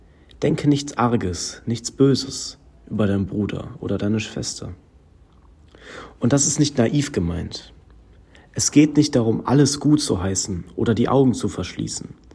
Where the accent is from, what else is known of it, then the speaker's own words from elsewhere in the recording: Niederauerbach, Rhineland-Palatinate, Germany; Ich komme aus Niederauerbach